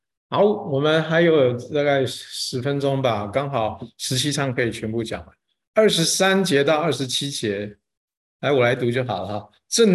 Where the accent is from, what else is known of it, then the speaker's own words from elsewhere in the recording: China; 我们中国人学数学很快的，一看就知道了。